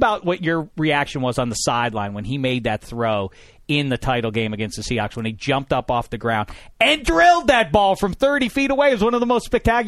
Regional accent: Pittsburgh, Pennsylvania, United States; I know, obviously, I was a Cub Scout growing up in Pittsburgh, PA.

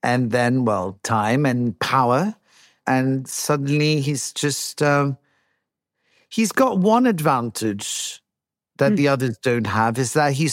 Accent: France; English is a second language; But where are you from?" And I said, "I'm from France." "No, you're not. I've never heard a French person speak English like that.

